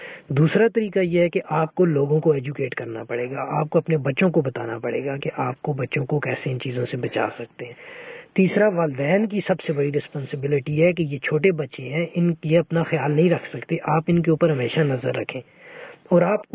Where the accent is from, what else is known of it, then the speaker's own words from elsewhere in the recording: Abbottabad, Khyber Pakhtunkhwa, Pakistan; اور میرا تعلق ایبٹ آباد سے ہے.